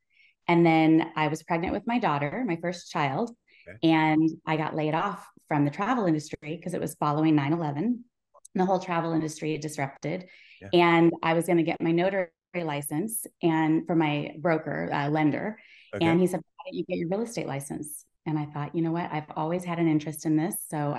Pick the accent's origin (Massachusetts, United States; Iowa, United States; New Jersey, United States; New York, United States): Iowa, United States; Des Moines; So I'm from Des Moines, Iowa, and I had a boyfriend in high school, and his mother was a real estate agent, and she was delightful.